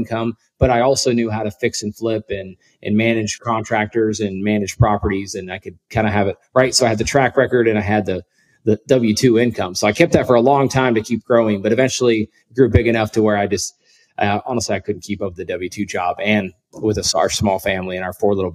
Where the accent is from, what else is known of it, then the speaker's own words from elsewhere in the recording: Wyoming, United States; So I grew up in Wyoming.